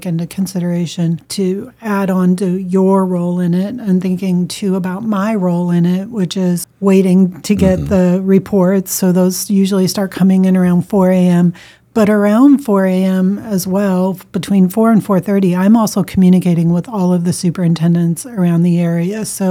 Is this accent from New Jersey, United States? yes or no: no; Erie, Pennsylvania, United States; I always say my hometown of Erie, Pennsylvania is often in the top three spots for snowfall.